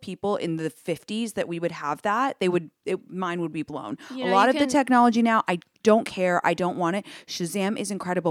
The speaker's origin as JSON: {"language": "English", "country": "United Kingdom", "said": "in a nice way, I'm British."}